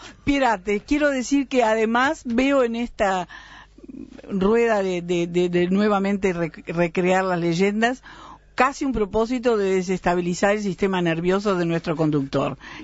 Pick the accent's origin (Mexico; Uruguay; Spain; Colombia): Uruguay; Soy una ciudadana uruguaya